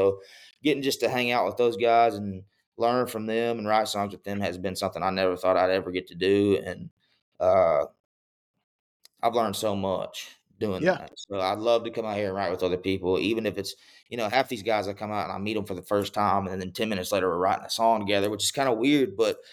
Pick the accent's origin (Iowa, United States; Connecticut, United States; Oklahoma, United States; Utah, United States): Oklahoma, United States; I grew up in Oklahoma, lived in Oklahoma my whole life, and that was my first ever Calf Fry